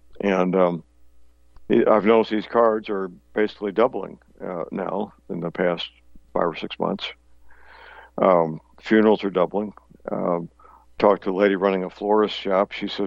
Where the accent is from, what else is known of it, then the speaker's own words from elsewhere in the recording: Steelville, Missouri, United States; here in my hometown in Steelville, there's two funeral homes